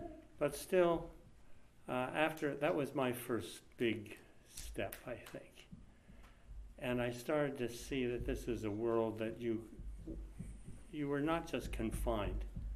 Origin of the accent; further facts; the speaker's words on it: Philadelphia, Pennsylvania, United States; I was from Philadelphia. There was no Buddhist Dharma Center.